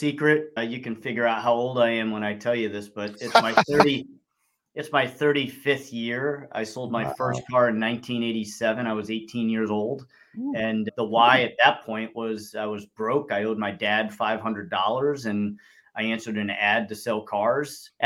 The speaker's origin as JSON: {"language": "English", "region": "New Hampshire", "country": "United States", "tie": "born or raised there", "said": "I grew up pretty conservative in New Hampshire with very conservative parents."}